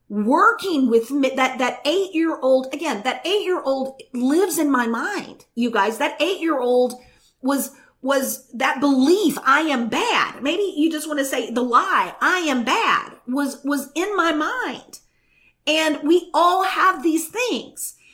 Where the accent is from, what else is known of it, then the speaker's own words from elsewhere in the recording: Bible Belt, United States; I grew up in the Bible Belt and I was taught the doctrine of original sin.